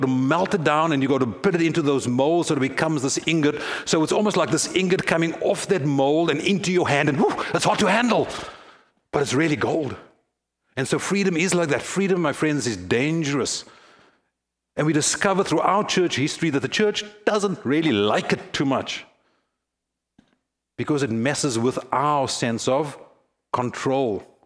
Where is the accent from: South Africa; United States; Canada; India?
South Africa; As I mentioned earlier, I come from Africa, and I was thinking about this. I was thinking, what kind of image could I use? Well, my country, South Africa, is the world's richest country in gold deposits.